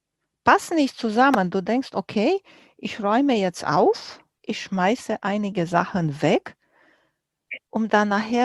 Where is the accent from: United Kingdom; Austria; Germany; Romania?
Romania; moved away; ich bin groß geworden in Rumänien und wir hatten nicht viel